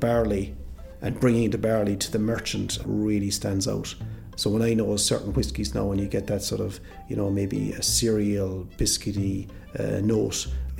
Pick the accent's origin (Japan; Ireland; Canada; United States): Ireland; Mitchelstown, Munster; So I grew up in Mitchelstown, North Cork, which is about maybe 5 or 6 miles from Limerick and 6 or 7 miles from Tipperary. So we just scrope into Cork, lucky enough.